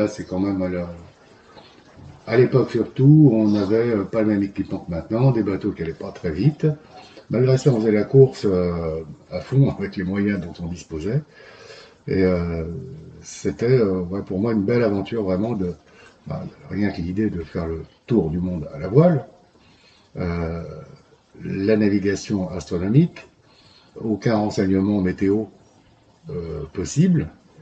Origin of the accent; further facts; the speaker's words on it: France; also born or lived in Senegal; quand j'étais rentré en France